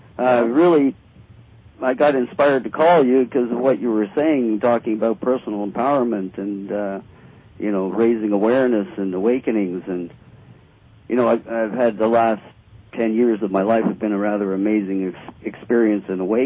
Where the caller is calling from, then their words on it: Ontario, Canada; I'm calling from Northern Ontario.